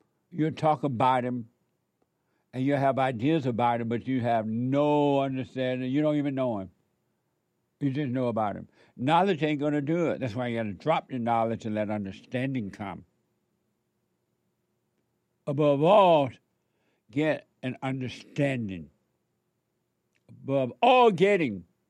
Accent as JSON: {"language": "English", "region": "Alabama", "country": "United States", "tie": "born or raised there", "said": "it reminded me of growing up in Alabama when America was America and it was celebrated and it was amazing."}